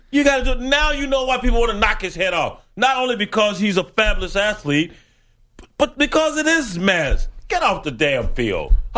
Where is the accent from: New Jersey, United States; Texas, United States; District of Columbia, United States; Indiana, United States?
Texas, United States; But we learn, especially growing up in West Texas, you're taking on option teams.